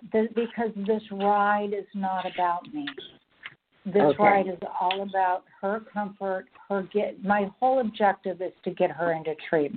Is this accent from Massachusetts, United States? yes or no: no; Fountain Valley, California, United States; By the way, Barbara, I'm from Fountain Valley.